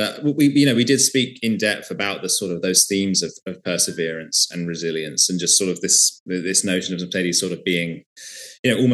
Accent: United Kingdom; being British and having grown up in Britain

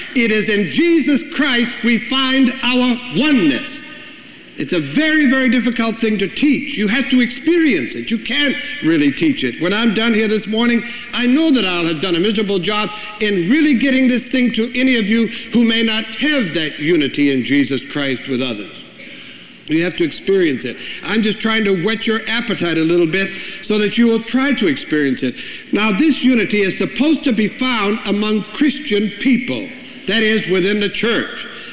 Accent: Iowa, United States; I'm so-and-so. I come from Iowa.

